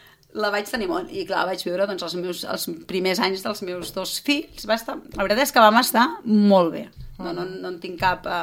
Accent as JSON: {"language": "Catalan", "town": "Berga", "region": "Catalonia", "country": "Spain", "lives_now": "Sant Cugat del Vallès, Spain", "said": "nosaltres que som de Berga, vam tenir molt la sensació de poble, moltíssim"}